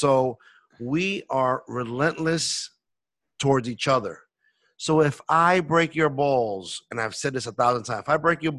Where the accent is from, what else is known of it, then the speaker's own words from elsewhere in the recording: New York, United States; I'm from New York. I'm a New York cop.